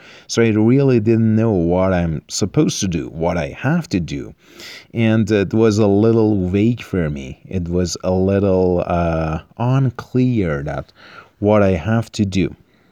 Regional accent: Tehran, Tehran Province, Iran; born there; English is a second language; actually, and right now, while I'm recording this podcast, I'm 33 years old. I was born in Tehran, and at the age of 16 or 17, I understood that I'm really crazy about English.

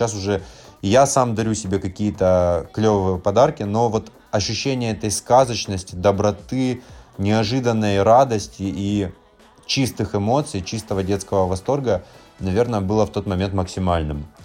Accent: Krasnodar, Krasnodar Krai, Russia; Мы из Краснодара, здесь снега-то толком никогда не бывает.

